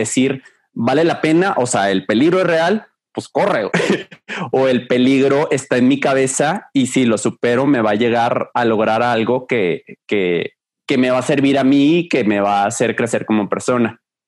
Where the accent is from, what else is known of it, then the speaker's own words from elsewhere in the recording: Mexico; o últimamente de que en las películas ya somos el capo mexicano, ya es el villano en las películas, ¿no?